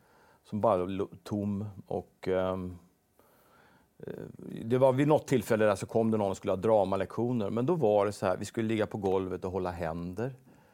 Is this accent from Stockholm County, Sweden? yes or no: yes; Täby, Stockholm County, Sweden; Och Täby när jag växte upp var inte som Täby nu. Det var liksom landet.